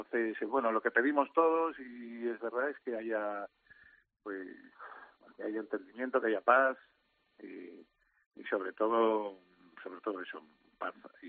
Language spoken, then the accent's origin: Spanish; Alicante, Valencian Community, Spain; de Alicante me gusta todo, mi tierra me gusta todo. Valencia, yo me siento valenciano, uh-huh, me siento español, por supuesto, y la verdad que mi tierra me gusta mucho.